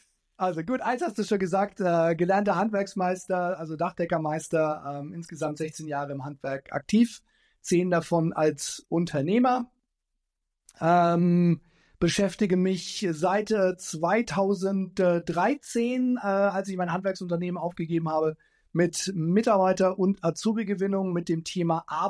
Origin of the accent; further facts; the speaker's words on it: Nuremberg, Bavaria, Germany; born there; gebürtiger Nürnberger